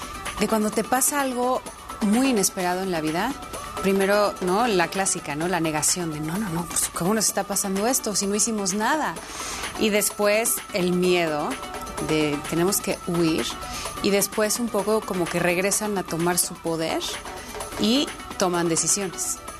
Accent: Mexico; Como mexicanos

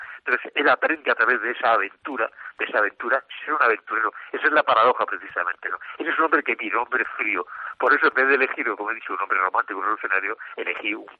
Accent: Mexico; now in Spain; yo no soy un pinche gachupín que venga a España, yo soy un mexicano que viene a España

